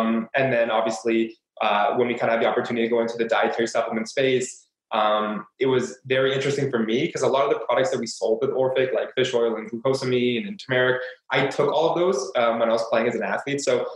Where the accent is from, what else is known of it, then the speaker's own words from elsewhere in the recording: Kitchener-Waterloo, Ontario, Canada; born there; also born or lived in Vancouver / Germany; I was born in Kitchener-Waterloo, and so I went or knew Melissa from high school days, actually. And then I moved away to Vancouver